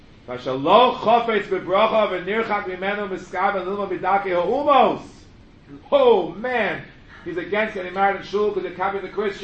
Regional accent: Riverdale, New York, United States; I wouldn't go into my hometown in Riverdale.

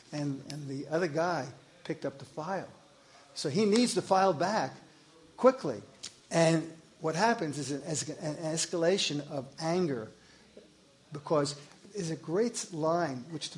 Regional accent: Mount Vernon, New York, United States; I was living in Mount Vernon, New York at the time. It's my hometown.

